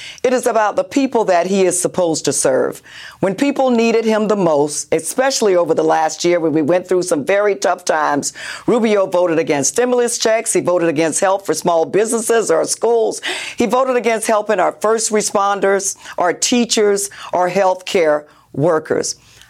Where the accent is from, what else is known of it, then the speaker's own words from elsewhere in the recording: Florida, United States; Florida is my home state. It is where I was born and raised. I love the state of Florida